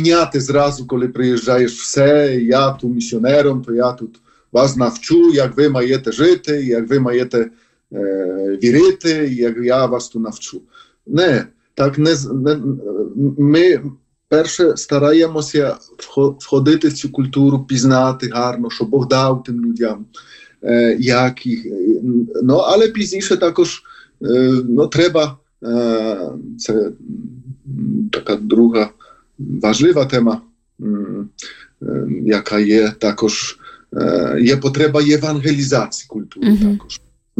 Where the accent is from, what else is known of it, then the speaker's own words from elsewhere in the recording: Poland; я з Польщі